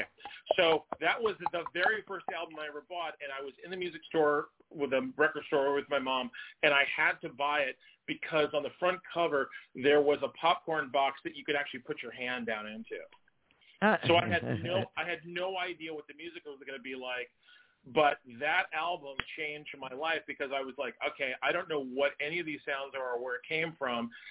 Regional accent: Washington, District of Columbia, United States; at the time I was growing up in Washington, D.C.

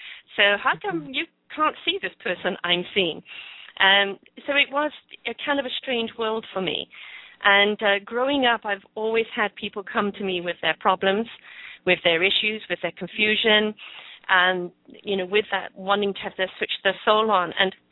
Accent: England, United Kingdom; I'm from England, and when I was two, I was a very big, plump, healthy little girl

